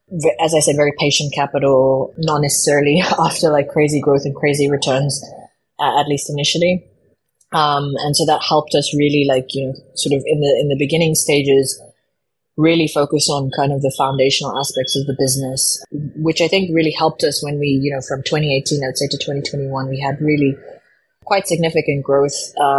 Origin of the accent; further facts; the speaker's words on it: South Africa; So I grew up in South Africa, and so the grid has really just deteriorated over time.